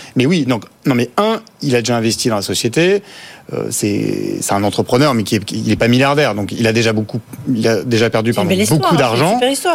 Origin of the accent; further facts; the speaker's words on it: France; moi, je suis français, je suis entrepreneur français.